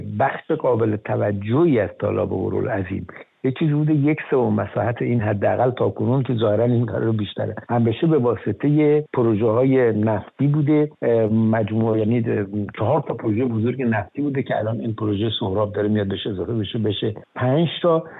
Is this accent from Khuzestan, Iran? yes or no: yes; Khuzestan, Iran; من حالا چون خودم به خوزستانی هستم